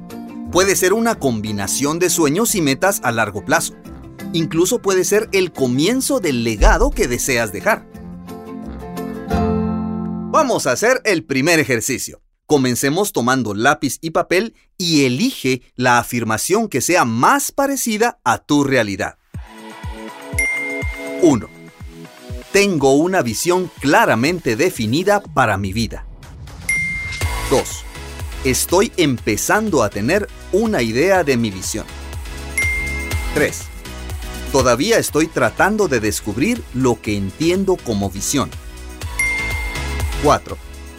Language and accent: Spanish; Quetzaltenango, Guatemala; Nací en Xela y allí aprendí a jugar viendo a un equipo donde mi papá jugaba.